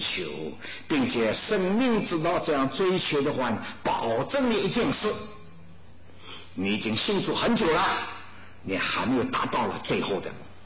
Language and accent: Chinese; Ningbo, Zhejiang, China; 所以这我是宁波人嘛，硬硬的了